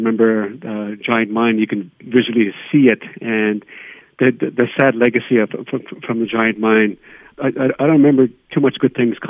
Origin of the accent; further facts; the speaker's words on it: Dilo, Northwest Territories, Canada; I was born and raised in Dilo, and I remember those days so well, so vividly. I grew up with in one of those two-bedroom shacks where there's no running water or sewer.